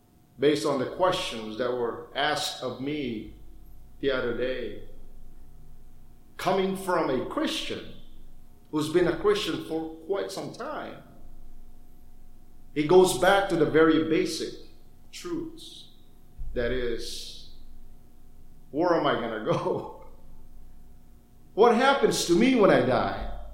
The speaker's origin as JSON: {"language": "English", "country": "Philippines", "tie": "born or raised there", "said": "I grew up in the Philippines, and there's a lot of people there."}